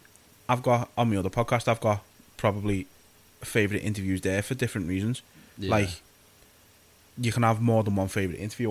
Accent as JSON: {"language": "English", "country": "United Kingdom", "said": "it's part of being British. Part of being British"}